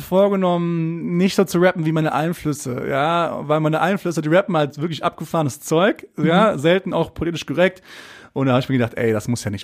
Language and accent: German; Essen, North Rhine-Westphalia, Germany; Irgendwie Essen ist der Ort, wo ich herkomme, der mich sehr bewegt, wo meine Freunde leben.